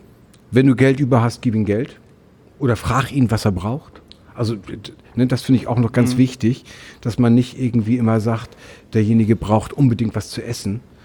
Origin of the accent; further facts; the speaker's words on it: Hamburg, Germany; ich bin am Gefängnis Santa Fu groß geworden.